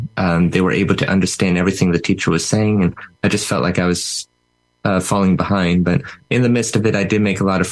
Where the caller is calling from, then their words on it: California, United States; Orange County, California.